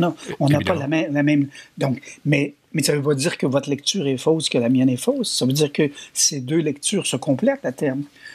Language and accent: French; Quebec, Canada; chez nous au Québec